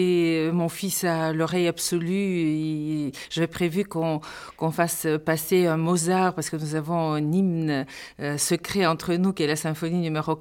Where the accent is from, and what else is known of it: Sofia, Sofia City, Bulgaria; born or raised there; also born or lived in Sliven